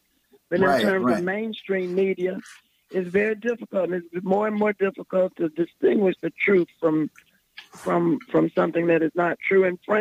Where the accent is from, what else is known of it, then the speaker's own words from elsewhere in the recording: South Carolina, United States; also born or lived in Athens, Georgia; I am from South Carolina. I did spend a long time in Athens, Georgia